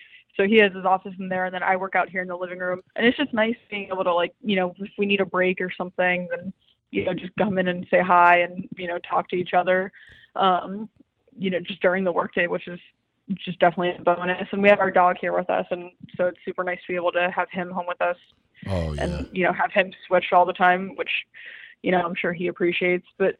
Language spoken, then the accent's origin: English; Ohio, United States; now in Boston, United States; I'm from Ohio, but I'm living in Boston.